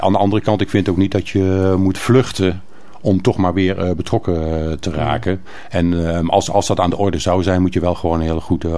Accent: Welberg, North Brabant, Netherlands; born there; also born or lived in Soesterberg / Leeuwarden / Lonneker / Ossendrecht; now in Kapelle, Netherlands; Oh, ik ben geboren op de Welberg, gemeente Steenbergen en Kruisland.

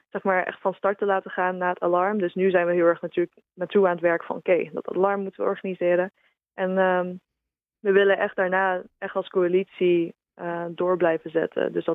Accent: Rotterdam, South Holland, Netherlands; Ik ben Rotterdammer, natuurlijk heel trots op de haven.

